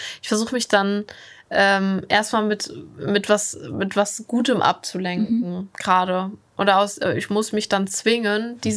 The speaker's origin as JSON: {"language": "German", "town": "Aachen", "region": "North Rhine-Westphalia", "country": "Germany", "said": "jetzt in Aachen, wo ich herkomme, dann auch einfach dran gewöhnt habe, dass der Verkehr so ist."}